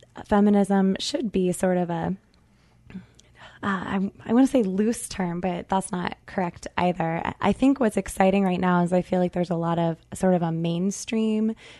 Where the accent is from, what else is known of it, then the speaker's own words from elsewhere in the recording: Eagle River, Alaska, United States; I'm from Eagle River, and I just always loved her writing.